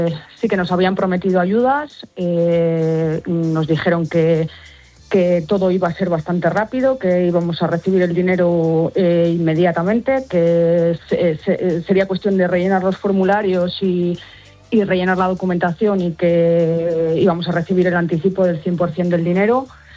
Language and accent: Spanish; Castile and León, Spain; yo te puedo hablar de mi pueblo, que es lo que se quemó